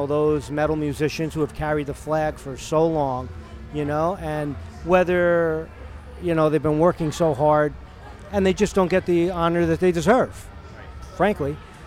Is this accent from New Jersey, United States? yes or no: yes; Woodbridge, New Jersey, United States; Yes, I did. Woodbridge, Avenel.